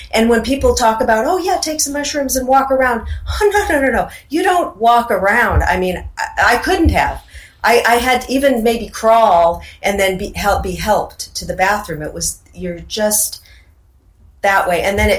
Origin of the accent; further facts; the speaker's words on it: Seattle, Washington, United States; growing up in Seattle, there's a lot of Native American culture there